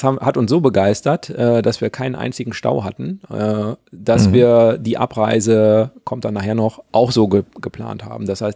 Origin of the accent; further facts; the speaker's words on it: North Rhine-Westphalia, Germany; Also ich stamme ja auch aus Westfalen